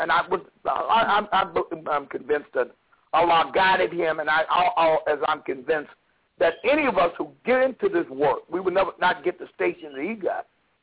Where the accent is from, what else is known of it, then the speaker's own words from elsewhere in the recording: New York, United States; So I wrote him and said, I'm from New York, and I believe I could help you.